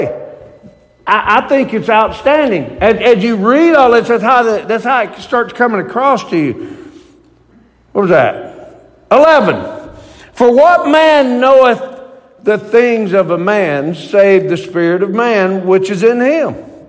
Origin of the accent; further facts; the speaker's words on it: Mississippi, United States; I grew up in Mississippi. And not everybody's blessed. But nonetheless, I grew up in the South.